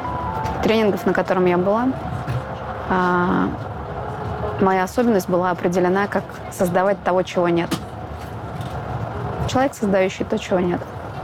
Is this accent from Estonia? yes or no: yes; Estonia; now in Russia; Мы едем к родителям, едем в город, в который я приехала из Эстонии. И это начало пути в Россию.